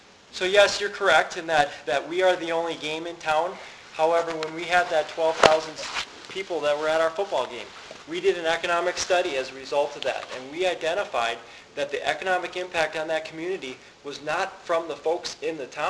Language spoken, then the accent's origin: English; Minneapolis, Minnesota, United States; I'm a Midwest person. I grew up in South Minneapolis. The farthest away I went from home was University of Illinois. I ended up going back to Minnesota to get my PhD